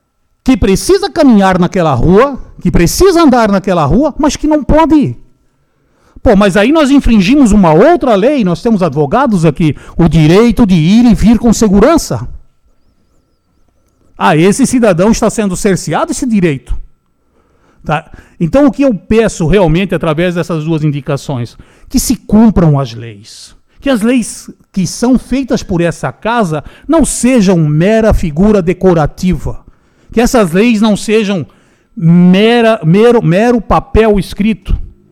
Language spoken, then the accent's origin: Portuguese; Curitiba, Paraná, Brazil; born there; Muitos sabem que eu sou nascido em Curitiba, sou nascido no Paraná e minha família praticamente toda mora lá ainda